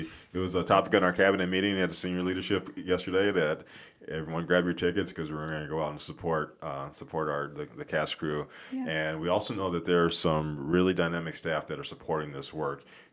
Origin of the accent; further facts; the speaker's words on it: the South, United States; I'm from the South, and as soon as you said New Orleans, I got really hungry